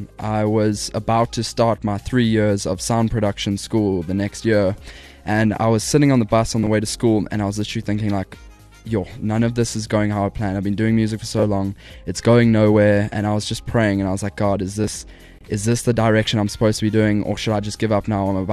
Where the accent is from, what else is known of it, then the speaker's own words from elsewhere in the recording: South Africa; I very much look up